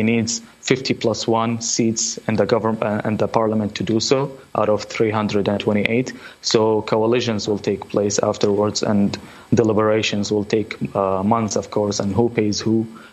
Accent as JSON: {"language": "English", "country": "Iraq", "tie": "born or raised there", "second_language": "English", "said": "These are some of my earliest memories, is watching from our rooftop as my hometown gets bombed by America and its allies in 98 in Operation Desert Fox"}